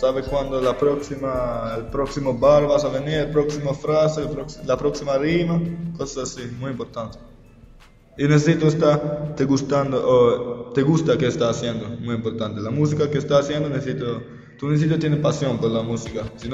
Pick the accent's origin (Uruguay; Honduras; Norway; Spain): Norway; born there; Spanish is a second language; Yo empecé cuando tenía 12 años, cuando estaba en Caribe, en Belice, en el país de mi origen, de mi padre, pero nací en Noruega y fui allá para mirar mi familia, para mirar qué cultura, que estuvo allá y encontró mis raíces, mi sangre, mi música.